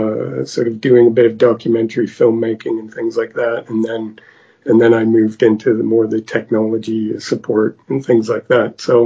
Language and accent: English; London, Ontario, Canada; moved away as an adult; now in United Kingdom; I live in the UK, but I'm an expat Canadian, actually. I was born in London, Ontario, and I grew up over there, and I came over to England about, I think this is 23 years now.